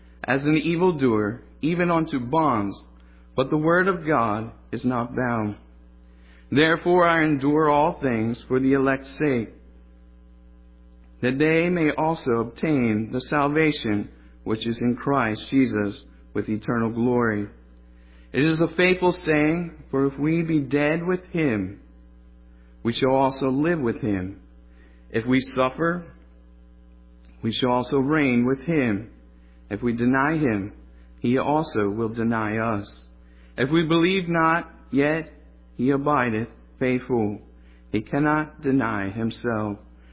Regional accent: Pennsylvania, United States; now in Gaston, United States; If you're wondering why I don't have a southern accent, I am a transplant from Pennsylvania.

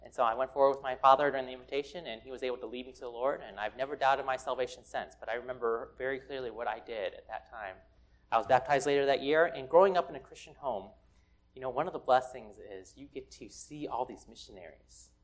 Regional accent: Fort Leonard Wood, Missouri, United States; born there; My dad was in the military. So I am what's called an Army brat. That's the right term for that. I was born in Missouri, Fort Leonard Wood.

